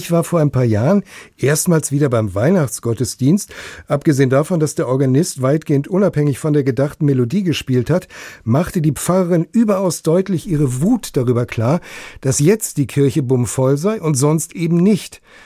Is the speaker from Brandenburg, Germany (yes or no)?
no; North Rhine-Westphalia, Germany; born there; In meiner Geburtsstadt in Nordrhein-Westfalen